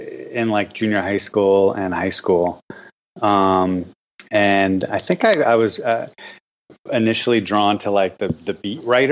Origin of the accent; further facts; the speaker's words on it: Brooklyn, New York, United States; Growing up, I grew up in Brooklyn, which is where I'm living now.